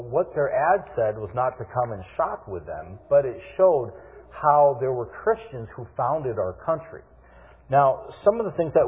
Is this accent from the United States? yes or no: yes; Madison, Wisconsin, United States; and I'm from the Madison area, and I read the Wisconsin State Journal.